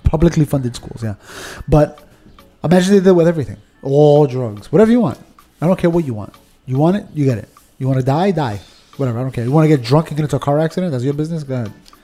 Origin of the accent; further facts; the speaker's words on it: United States; But as an American people, we should have the freedom to do it.